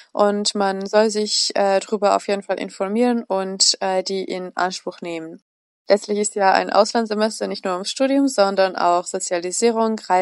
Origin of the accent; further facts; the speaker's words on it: Georgia; German is a second language; moved away as an adult; now in Jena, Germany; bin ich vor 3 Jahren nach Jena als Erasmus-Studentin aus meinem Heimatland Georgien gekommen.